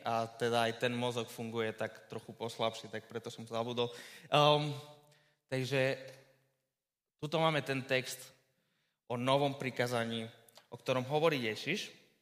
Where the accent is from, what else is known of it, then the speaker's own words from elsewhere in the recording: Žilina, Žilina Region, Slovakia; že som zo Žiliny